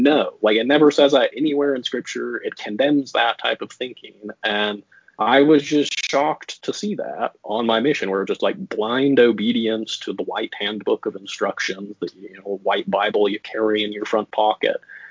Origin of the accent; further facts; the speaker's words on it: Utah, United States; also born or lived in Alaska; Typical Mormon upbringing in Utah. Although I guess because I grew up in Alaska too